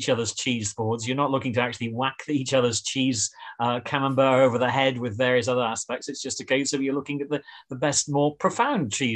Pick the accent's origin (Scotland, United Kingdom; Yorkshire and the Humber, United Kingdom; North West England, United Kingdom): Yorkshire and the Humber, United Kingdom; I'm sure, like myself, as a Yorkshire lad, you will have actually visited Flamingo Land